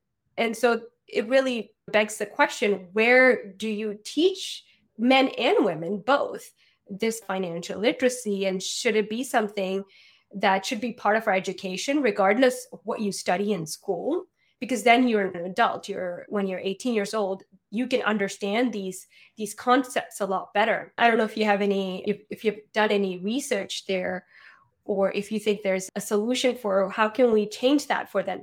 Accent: Pakistan; growing up in Pakistan, and not growing up with like a scarcity mindset.

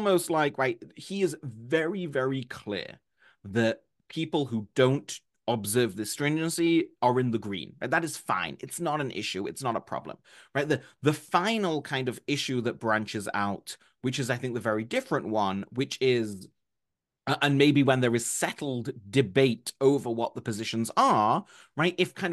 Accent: Manchester, North West England, United Kingdom; I grew up in Manchester

